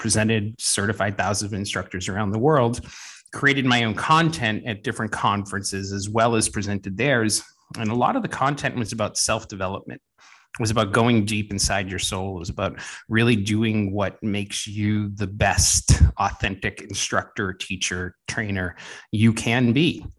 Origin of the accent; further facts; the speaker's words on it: New England, United States; now in Southern California, United States; But I come from the East Coast, where New England, where we had all the seasons at one point, but we get back there every so often.